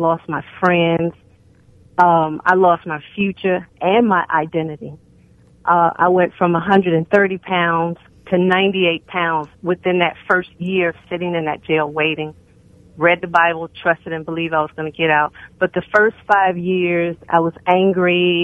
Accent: Houston, Texas, United States; now in Chesapeake, United States; I'm originally from Houston, Texas, and currently I live in Chesapeake, Virginia.

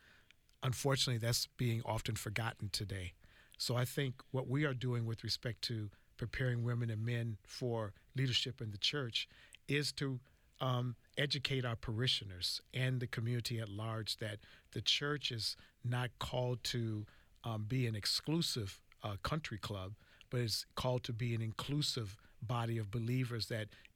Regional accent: St. Paul, Minnesota, United States; Well, I grew up in St. Paul, Minnesota. And in Minnesota, there were not many people of African descent in my time.

